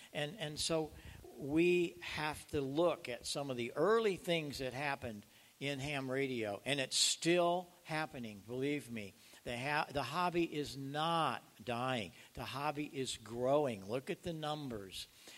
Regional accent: Marissa, Illinois, United States; I grew up in Marissa, Illinois, about 50 miles southeast of St. Louis.

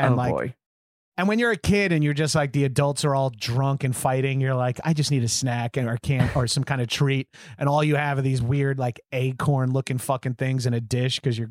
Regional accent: New York, United States; I'm from New York, so I don't know how to say

